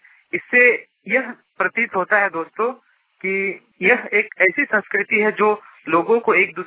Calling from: Jharkhand, India; गांव गोपालपुर टोला लिपि उर्दू प्रखंड पोर्ट का जिला पूर्वी सिंहभूम से बोल रहा हूँ।

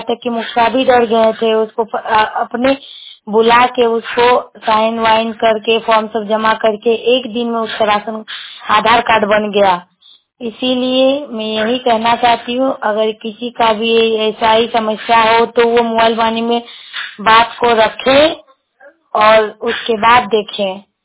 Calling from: Kasma Chatti, Jharkhand, India; कसमा चट्टी जिला बोकारो झारखंड।

